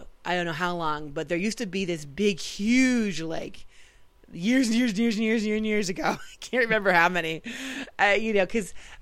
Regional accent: United States; because I'm American

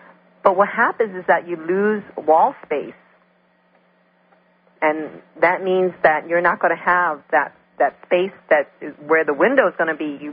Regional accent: Hawaii, United States; and I grew up in Hawaii, and you know, we're on the mainland

